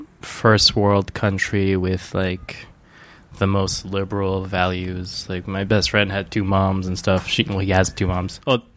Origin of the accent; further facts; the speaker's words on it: Singapore; born there; also born or lived in Indonesia / France / United States; I've lived in Indonesia, I lived in France, I lived in America, I was born in Singapore.